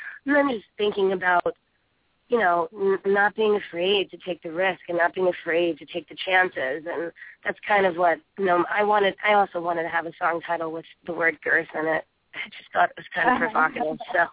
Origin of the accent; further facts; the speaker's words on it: New York City, New York, United States; also born or lived in California; I grew up in New York City.